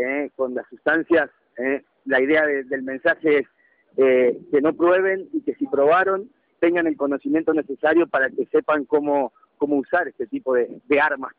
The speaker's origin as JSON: {"language": "Spanish", "country": "Argentina", "also_born_or_lived": "Barcelona, Spain", "moved": "yes", "said": "Yo cuando me fui de la Argentina, es lo que vos decís, no se hablaba básicamente de este tema"}